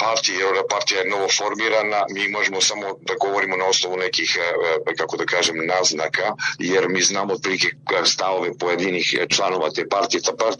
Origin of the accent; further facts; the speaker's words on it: Montenegro; prije svega na sjeveru Crne Gore, odakle sam ja